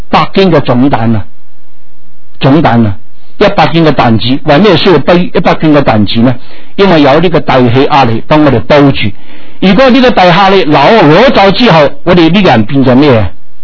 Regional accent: China; 这个暑假我们中国人真的很威水啊

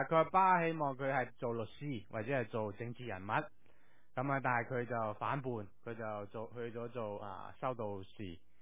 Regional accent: China; 我自己睇嘅时候觉得有少少我哋中国人做和尚嗰种嘅味道

